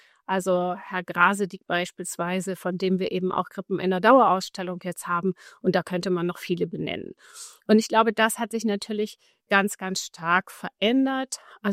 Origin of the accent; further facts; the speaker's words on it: Schleswig-Holstein, Germany; Also ich bin ja aufgewachsen in Schleswig-Holstein und komme aus einem sozusagen lutherischen Haus.